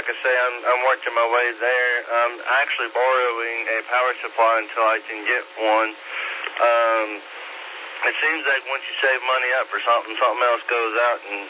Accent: Pisgah Forest, North Carolina, United States; I'm from the Pisgah Forest area.

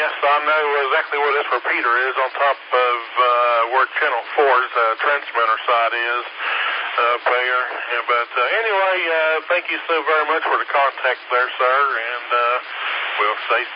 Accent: Mills River, North Carolina, United States; Yeah, I was born and raised here in Mills River all my life.

